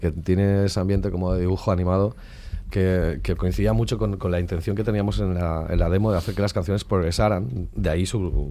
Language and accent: Spanish; Catalonia, Spain; somos del Baix Llobregat, que es como el extrarradio de Barcelona, que allí pues ver un firmamento estrellado es bastante difícil.